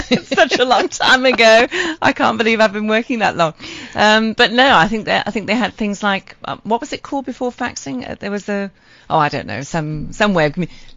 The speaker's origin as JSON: {"language": "English", "country": "United Kingdom", "accent": "British", "moved": "as an adult", "lives_now": "South Africa", "said": "And so when I got here, I tried to get into marketing in South Africa. And whether it was my British accent or the fact that I was female, which probably was, I couldn't get a marketing job."}